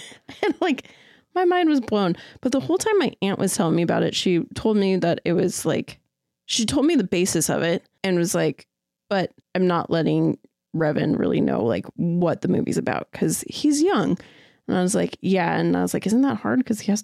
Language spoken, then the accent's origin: English; United States; But man, being American reading, not knowing German